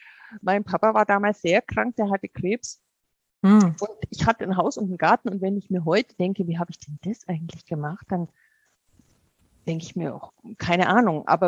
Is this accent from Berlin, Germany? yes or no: no; Bavaria, Germany; ich bin ja in Bayern aufgewachsen